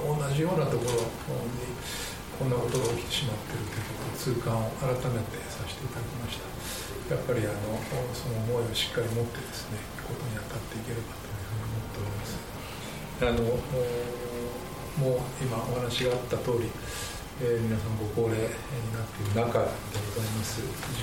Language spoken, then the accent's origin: Japanese; Shimonoseki, Yamaguchi, Japan; 実は私のふるさとと非常に似ておりまして、下関なんで日本海側もあるんですね。